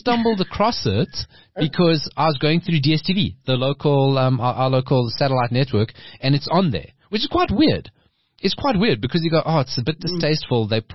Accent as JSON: {"language": "English", "country": "South Africa", "said": "In the movie, like as a South African, all our armed forces vehicles are there."}